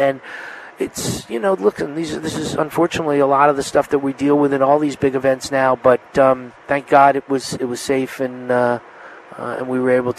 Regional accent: New York, United States; I was in New York that day on 9/11, and And, you know, it's for, as a New Yorker or any person, really, especially an American

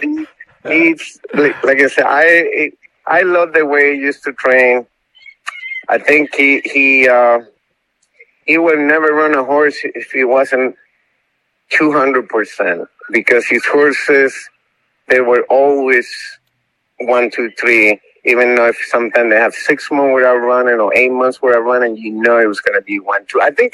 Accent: Chile; that's a weird thing because I'm from Chile and he's from Argentina. And Argentina and Chile, we don't get along very well.

